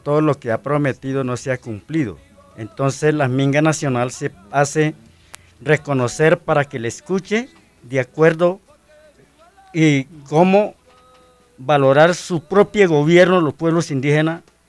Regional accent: La Primavera, Vichada, Colombia; Yo vengo del municipio de La Primavera, departamento del Vichada.

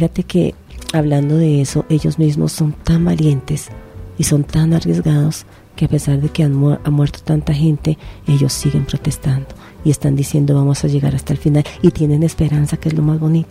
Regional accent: Colombia; nosotros somos colombianos de a pie

